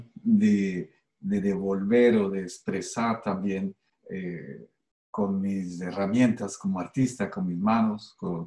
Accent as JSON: {"language": "Spanish", "country": "Colombia", "moved": "as an adult", "lives_now": "Canada", "said": "lo que hacía en Colombia, de donde vengo y donde trabajaba para diarios y revistas."}